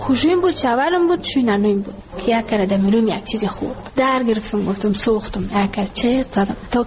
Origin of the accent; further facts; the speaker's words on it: Ghazni, Afghanistan; now in Kabul, Afghanistan; ما کابل آمده از غزنی هستیم